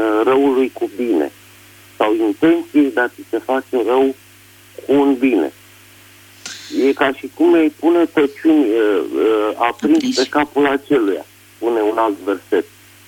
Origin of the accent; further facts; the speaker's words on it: Bucharest, Romania; sunt din București.